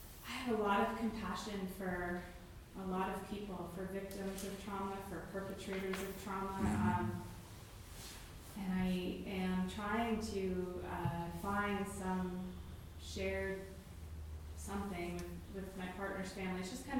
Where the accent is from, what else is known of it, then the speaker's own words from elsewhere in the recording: Washington, District of Columbia, United States; And I'm from Washington, D.C., and I spend a lot of time around people who have the same political views and value system that I do.